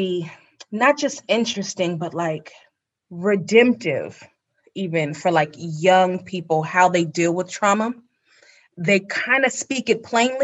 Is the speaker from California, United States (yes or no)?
yes; California, United States; my own childhood memories growing up in California.